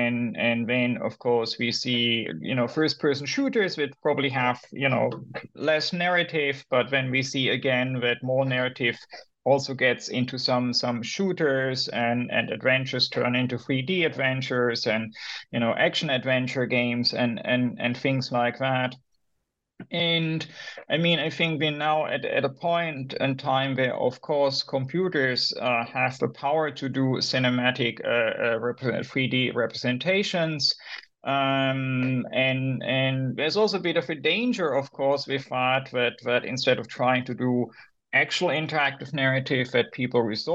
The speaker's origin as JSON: {"language": "English", "country": "Germany", "said": "So I'm originally from Germany."}